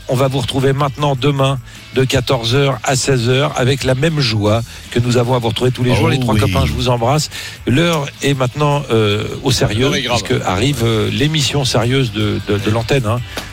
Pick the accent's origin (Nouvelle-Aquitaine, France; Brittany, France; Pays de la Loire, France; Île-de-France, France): Brittany, France; là où j'ai grandi en Bretagne